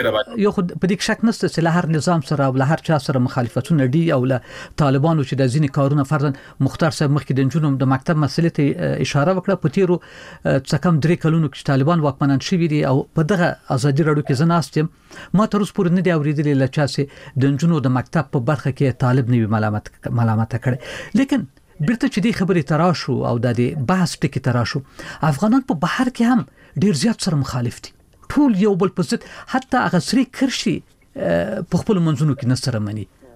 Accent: Afghanistan; زه هم د افغانستان یم

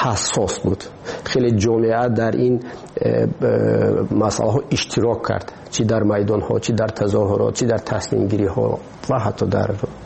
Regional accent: Tajikistan; ما تاجیک هستیم.

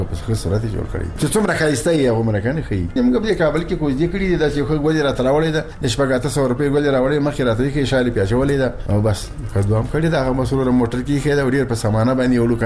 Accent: Logar, Afghanistan; موږ د لوګر دی خلکو موږ د لوګر دی ولایتي

